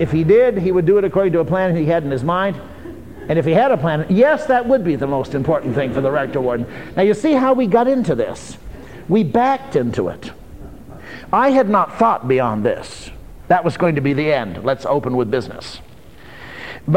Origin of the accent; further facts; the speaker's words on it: United States; I'm an American, if you haven't guessed.